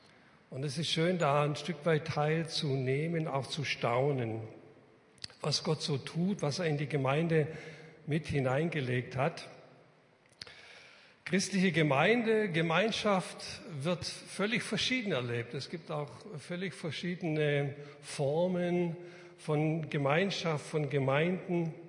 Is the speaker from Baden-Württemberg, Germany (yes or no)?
yes; Reutlingen, Baden-Württemberg, Germany; also ich komme aus Reutlingen, in Metzingen, da gibt es so einen Fabrikverkauf